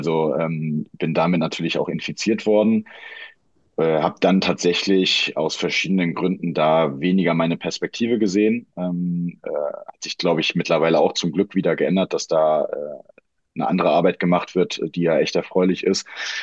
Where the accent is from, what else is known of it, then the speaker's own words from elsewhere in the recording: Gummersbach, North Rhine-Westphalia, Germany; also ich bin in Gummersbach geboren und ich meine, in der Region